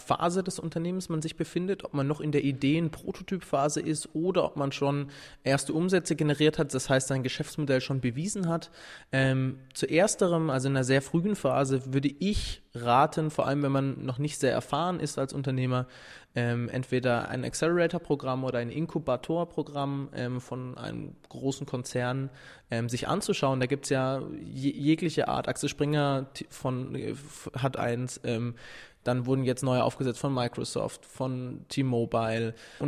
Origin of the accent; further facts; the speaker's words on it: Pforzheim, Baden-Württemberg, Germany; Wir kommen aus Pforzheim ursprünglich und hatten beide die Idee, was Eigenes zu machen.